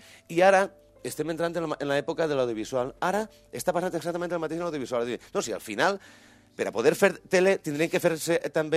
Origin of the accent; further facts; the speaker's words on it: Montcada, Valencian Community, Spain; jo soc de Montcada i tinc una mena de fonètica i no, que no té res a veure en la del Coll.